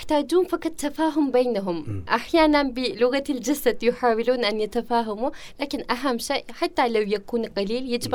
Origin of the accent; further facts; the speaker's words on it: Black Sea Region, Turkey; Arabic is a second language; وعندما أقول أنا من البحر الأسود